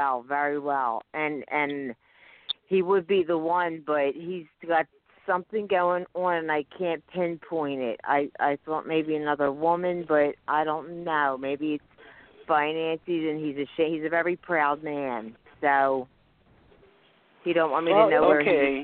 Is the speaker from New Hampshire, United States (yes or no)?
no; Pennsylvania, United States; I'm from Pennsylvania